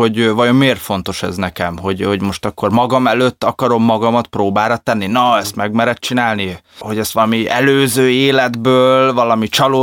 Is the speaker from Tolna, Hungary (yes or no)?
no; Óbuda, Budapest, Hungary; az utcában, ahol felnőttem, itt Óbudán